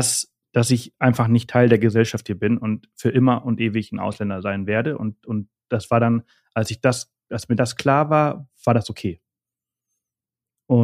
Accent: Germany; now in Spain; Also ich würde sagen, dass ich heute mehr Deutsch bin als Spanier. Das ist auf jeden Fall so, obwohl ich jetzt in Spanien lebe.

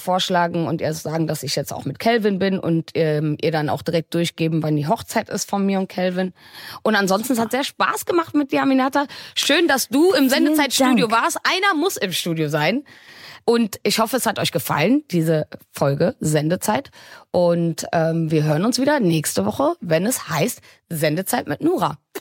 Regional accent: Wuppertal, North Rhine-Westphalia, Germany; ich komme aus Wuppertal

